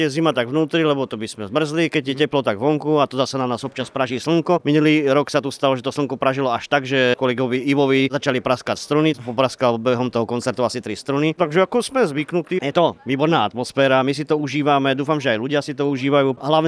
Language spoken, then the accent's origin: Slovak; Červeník, Trnava Region, Slovakia; now in Czechia; my sme od Olomouca, takže auto naložíme, ide sa do Olomouca, ale ja s mojou ženou ešte som tu rodák z Červeníka, tak idem za rodičmi.